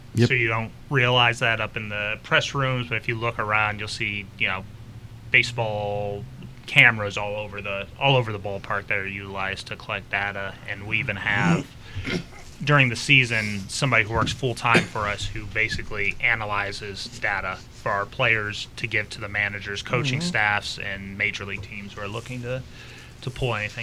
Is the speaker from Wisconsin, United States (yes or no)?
no; Cleveland, Ohio, United States; I grew up right outside of Cleveland, so I figured, well, this is a good opportunity, not too far from home.